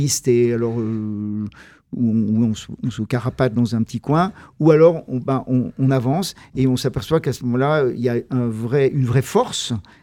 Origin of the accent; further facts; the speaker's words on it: Roanne, Auvergne-Rhône-Alpes, France; Moi, je suis de Rouen, dans le département de la Loire, dans l'orbite un peu de Lyon, où j'ai fait mes études ensuite en droit.